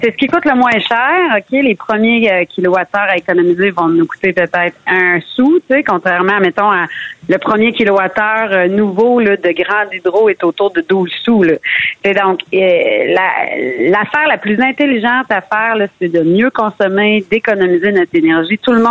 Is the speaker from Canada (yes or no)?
yes; Quebec, Canada; Chez nous, au Québec, là, les portes sont grandes ouvertes